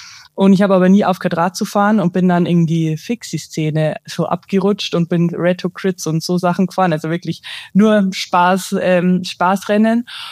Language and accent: German; Bavaria, Germany; ich bin 28 und ich komme aus Niederbayern, also einem kleinen Kaff.